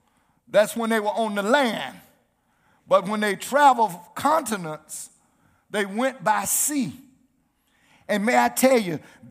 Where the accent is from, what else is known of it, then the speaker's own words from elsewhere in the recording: Titusville, United States; When I was a young boy, growing up in Titusville, the parks and recreation centers were closed.